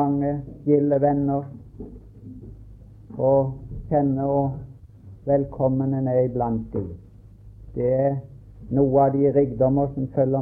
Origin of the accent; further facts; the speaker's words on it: Mosby, Agder, Norway; da vekkelsen hadde gått hjemme på Mosby